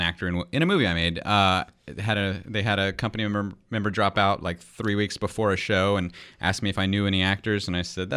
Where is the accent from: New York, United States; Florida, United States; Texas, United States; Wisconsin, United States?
Texas, United States; San Antonio; San Antonio, born and raised.